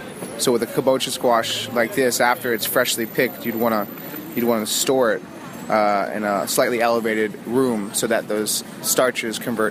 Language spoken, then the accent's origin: English; Colorado, United States; I'm from Colorado. I'm very proud. We just happen to be at the right elevation and have the right terroir for it.